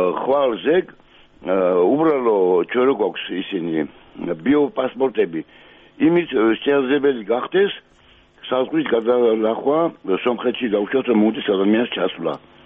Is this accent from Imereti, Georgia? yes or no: no; Sadakhlo, Kvemo Kartli, Georgia; now in Tbilisi, Georgia; მე სადახლოდან ვარ საერთოდ, მაგრამ თბილისში ცხოვრობ.